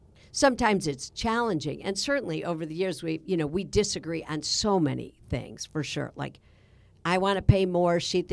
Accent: Midwest, United States; And we're both from the Midwest, which I think we're both really hardworking.

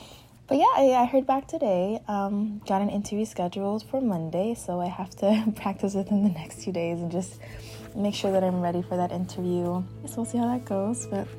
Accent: Los Angeles, California, United States; I'm from Los Angeles, California, first generation low income. Both of my parents are undocumented Mexican immigrants.

